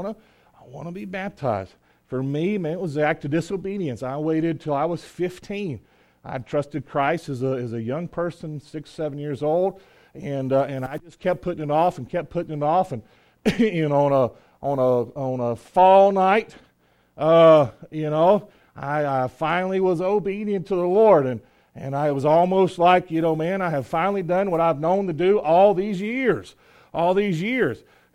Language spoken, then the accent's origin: English; North Carolina, United States; I'm just from Eastern North Carolina. I'm not smart as East Tennessee people.